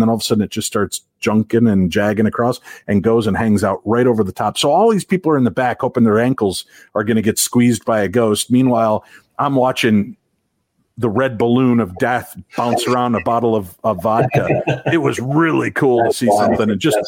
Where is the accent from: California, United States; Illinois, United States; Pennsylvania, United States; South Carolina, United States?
Illinois, United States; Chicago; When I grew up in Chicagoland area